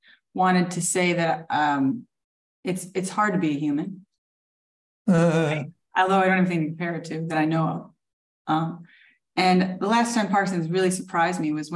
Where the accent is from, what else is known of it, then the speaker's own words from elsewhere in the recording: New York, United States; I'm from New York.